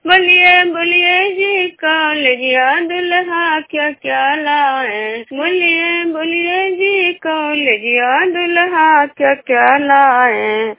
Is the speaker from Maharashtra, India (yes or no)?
no; Bishnupur, Bihar, India; बिष्णुपुर ग्राम खजरा पंचायत नालंदा जिला प्रखंड के निवासी हूँ।